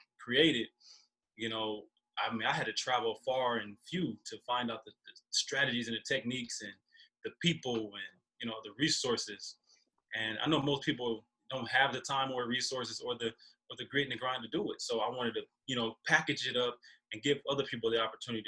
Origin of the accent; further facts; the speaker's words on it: Omaha, Nebraska, United States; I walked down the street from my house. I grew up here in North Omaha, and I walked down 24th Street to get a haircut at Mr. Charlie Barbershop